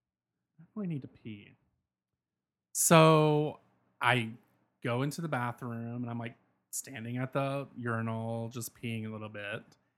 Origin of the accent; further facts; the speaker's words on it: North Carolina, United States; I am from North Carolina.